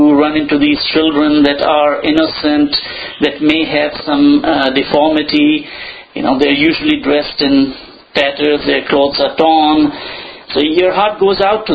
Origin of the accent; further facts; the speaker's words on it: Pakistan; born there; That is correct. I was born in Pakistan.